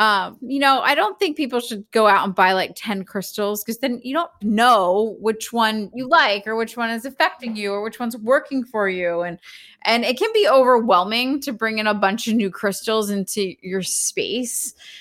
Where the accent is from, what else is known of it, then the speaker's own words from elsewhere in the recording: Philadelphia, Pennsylvania, United States; I grew up in Philly and I've spent a lot of time, you know, in New York and DC